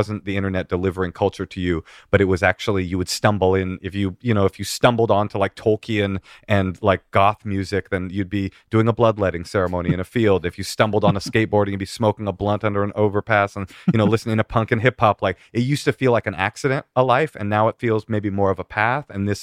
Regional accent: San Francisco, California, United States; born or raised there

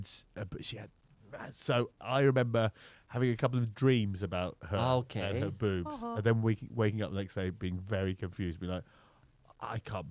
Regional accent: Malta; I am from Malta. There you go. Thank you. Also, thank you to the Maltese people who are supporting this.

